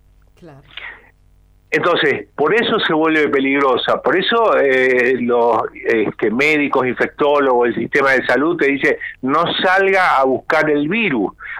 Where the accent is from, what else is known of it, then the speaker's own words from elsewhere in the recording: San Juan, Argentina; now in San Luis, Argentina; Estoy hablando, estamos en San Luis, ¿ok? Yo hace muchos años que vivo acá, pero vengo de San Juan